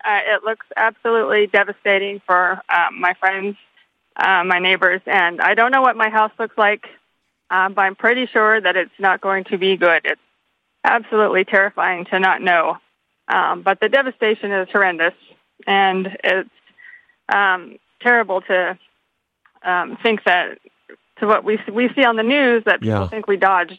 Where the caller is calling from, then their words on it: Sarasota, Florida, United States; I'm calling from Sarasota, but I live on Cudjoe Key.